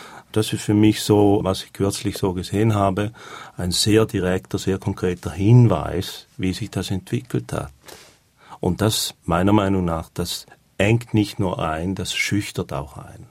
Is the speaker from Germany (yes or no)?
no; Switzerland